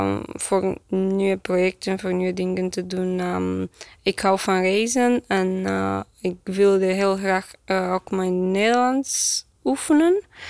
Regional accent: Romania; Dutch is a second language; now in Belgium; Ik kom uit Roemenië. Ik ben 35 jaar. Ik werk voor een klein IT-bedrijf in het centrum van Antwerpen.

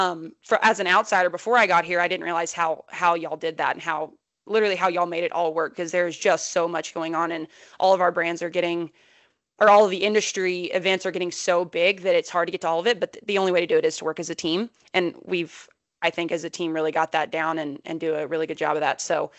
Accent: Texas, United States; So I grew up in South Central Texas.

